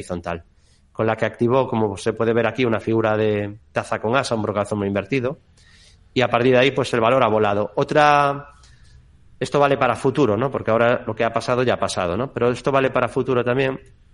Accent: A Coruña, Galicia, Spain; porque soy de Coruña

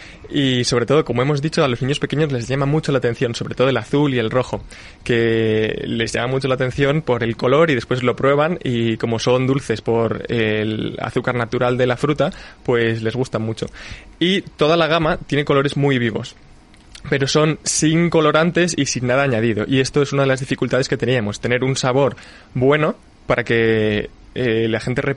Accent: Madrid, Community of Madrid, Spain; Nosotros somos de Madrid, pero nuestra familia viene de Soria y decidimos empezar a montar este proyecto en el pueblo de nuestros abuelos.

